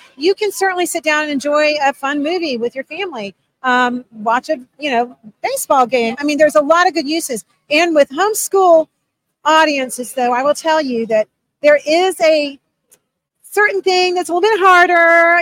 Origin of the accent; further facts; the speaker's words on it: Charlotte, North Carolina, United States; North Carolina. We're from Charlotte, North Carolina.